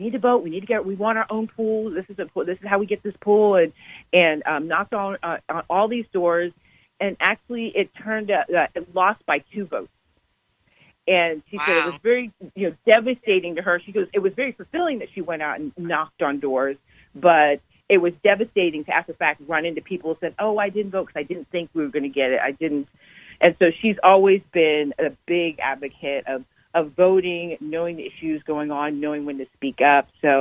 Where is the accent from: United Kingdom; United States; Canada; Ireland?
United States; San Rafael, California; And so we moved to San Rafael in Marin County. So I grew up in Marin and in San Rafael.